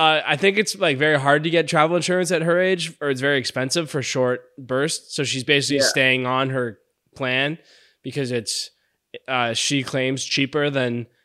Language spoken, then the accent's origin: English; Canada; I'm Canadian.